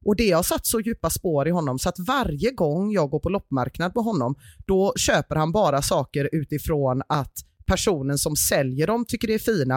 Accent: Gothenburg, Västra Götaland County, Sweden; det är kanske mer någonting som vi göteborgare har med oss.

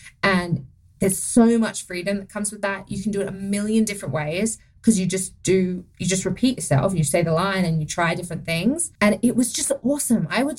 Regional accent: Australia; accent: Australian; now in United States; I think I've lived here so long. I'm married to an American. I've done it a lot now. And then on the Vampire Diaries, I was British. So that was a lot easier because that's very similar to Australian.

